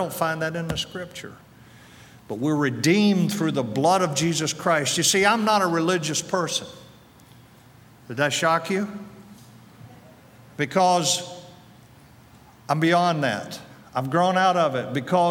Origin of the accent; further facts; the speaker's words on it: North Carolina, United States; By the way, I'm from North Carolina. Can you tell that?